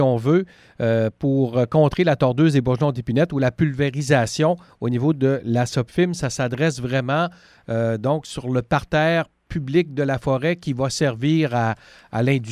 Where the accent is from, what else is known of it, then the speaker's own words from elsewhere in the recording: Quebec, Canada; chez nous en Gaspésie